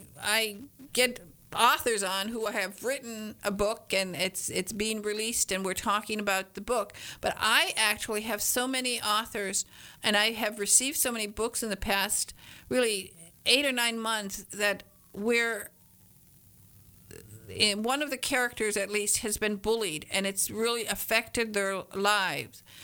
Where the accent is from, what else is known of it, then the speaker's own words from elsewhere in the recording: Michigan, United States; accent: Upper Peninsula; also born or lived in Detroit; What happened is I'm from the Northern Peninsula of Michigan, and we moved to Detroit.